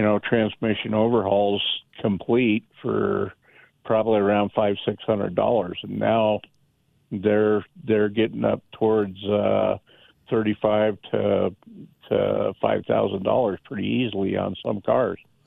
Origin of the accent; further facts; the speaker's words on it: Denver, Colorado, United States; Well, I grew up in the North Denver area. I'm 62 years old.